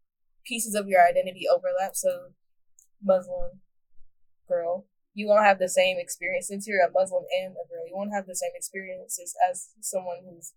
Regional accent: St. Louis, Missouri, United States; And the third one, I think I want to say the fact that I'm from St. Louis.

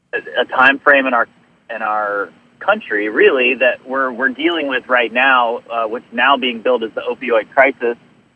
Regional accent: Dallas, Texas, United States; So I grew up back in Dallas. I'm a Dallas native.

